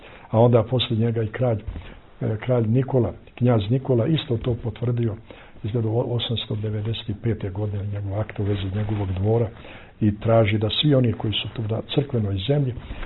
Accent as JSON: {"language": "Serbian", "town": "Morača", "region": "Kolašin Municipality", "country": "Montenegro", "said": "ja sam iz Morača. Manastir Morača ima divnu zemlju oko manastira"}